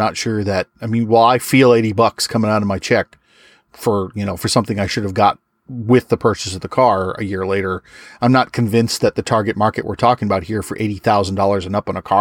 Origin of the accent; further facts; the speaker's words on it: Massachusetts, United States; I grew up in Massachusetts. So, you know, it's the same situation here.